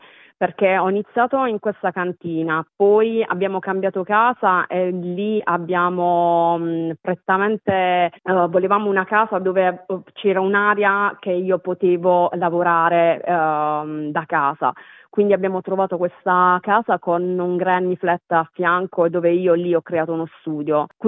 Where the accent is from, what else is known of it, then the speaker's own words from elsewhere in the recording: Apulia, Italy; now in Sydney, Australia; Io sono pugliese, della provincia di Bari. Siamo arrivati qui tramite il lavoro di mio marito.